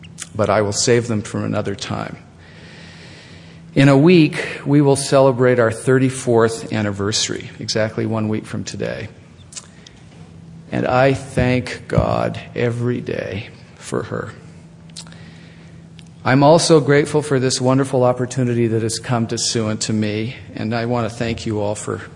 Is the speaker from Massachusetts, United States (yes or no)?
no; Salt Lake City, Utah, United States; From the time I was a little boy growing up in Salt Lake City to this very day, I have loved school.